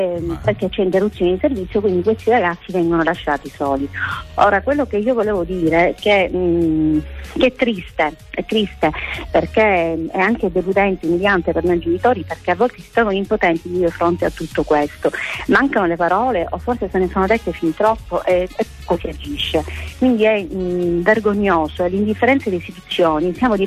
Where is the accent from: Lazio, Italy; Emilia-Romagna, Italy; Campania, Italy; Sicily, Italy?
Sicily, Italy; Palermo; diciamo, sono di Palermo